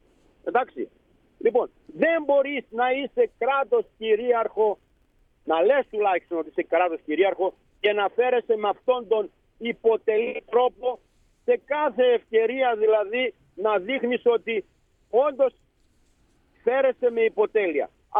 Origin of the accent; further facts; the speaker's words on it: Macedonia, Greece; γιατί είμαστε Μακεδόνες περήφανοι.